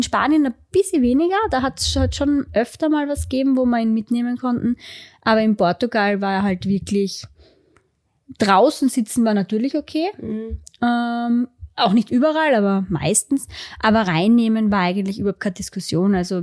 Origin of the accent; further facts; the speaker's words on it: Austria; Also bei uns in Österreich musst du ja in den Öffis überall den Maulkorb tragen.